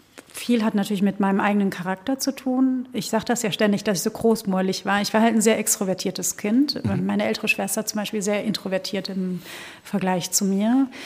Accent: Rhineland-Palatinate, Germany; Das war natürlich zu meiner Zeit, zu der ich aufgewachsen bin in der Pfalz, nicht so.

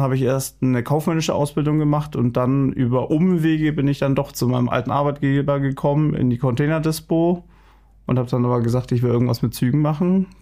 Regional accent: Nuremberg, Bavaria, Germany; ich komme aus Nürnberg

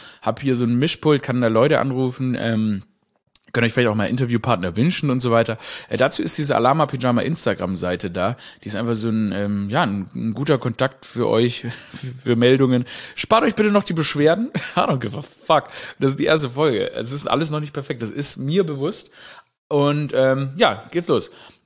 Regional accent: Stuttgart, Baden-Württemberg, Germany; ich bin ja in Stuttgart aufgewachsen, wurde ich auch gefragt, wie viel Schwabe in mir drin ist.

